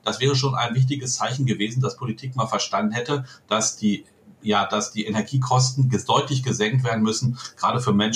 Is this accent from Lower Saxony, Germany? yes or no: yes; Holzminden, Lower Saxony, Germany; Ich habe bei mir in Ort, ich komme aus Holzminden